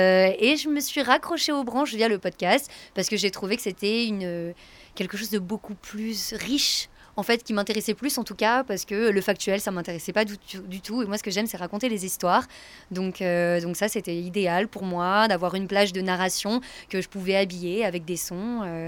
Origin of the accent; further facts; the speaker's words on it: Marseille, Provence-Alpes-Côte d'Azur, France; now in Berlin, Germany; je suis de Marseille mais j'habite à Berlin.